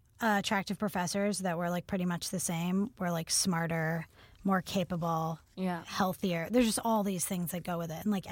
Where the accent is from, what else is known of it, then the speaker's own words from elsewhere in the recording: Portland, Oregon, United States; Like growing up in Portland, you were only attractive if you like were a barista and had dreadlocks.